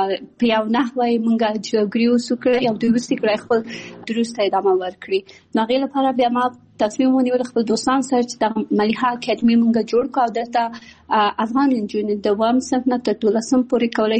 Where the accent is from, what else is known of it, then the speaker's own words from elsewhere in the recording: Kabul, Afghanistan; born there; also born or lived in Pakistan; د ملیحې اکاډمي بنسټ ایښودونکې یم. زه په کابل کې زیږیدلی یم او خپل ابتدایي تعلیمات مې په پاکستان کې کړی او بیا ثانوي او بیرته پوهنتون مې په کابل کې ویلی ده.